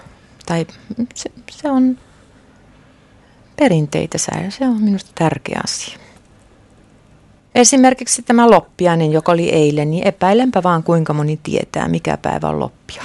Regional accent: Sodankylä, Lapland, Finland; moved away as an adult; also born or lived in London; now in Oulu, Finland; mä tulin itse Sodankylästä ja tulin Ouluun silloin 73 opiskelemaan tänne Oulun yliopistoon ja siltä tiimoilta on jäänyt sitten Oulun töihin. Eikä ole koskaan tullut muutettua. Me pari vuotta olin Lontoossa, mutta muuten ollut aina Oulussa.

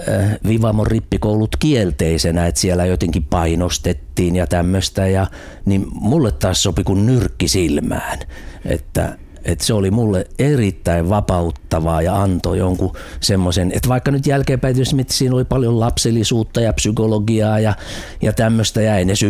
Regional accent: Järvenpää, Uusimaa, Finland; Järvenpäästä

